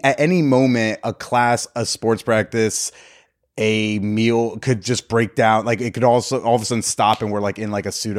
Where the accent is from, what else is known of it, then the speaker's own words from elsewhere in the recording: New Jersey, United States; also born or lived in Connecticut; North Jersey, but I went to boarding school for 4 years in Connecticut.